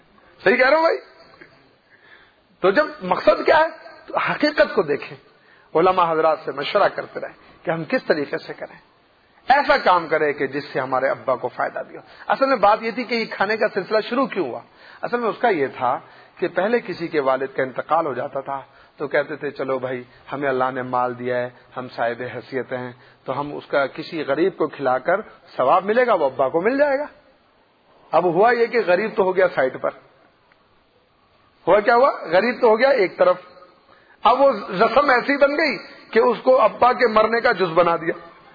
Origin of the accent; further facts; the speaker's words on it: Karachi, Sindh, Pakistan; اور پھر ہمارے شہر کی عورتیں، شہر ہے کراچی